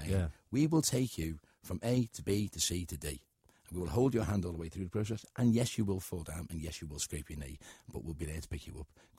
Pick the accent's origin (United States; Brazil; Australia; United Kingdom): United Kingdom; Liverpool, North West England; I'm a Scouser first and foremost. I love my city.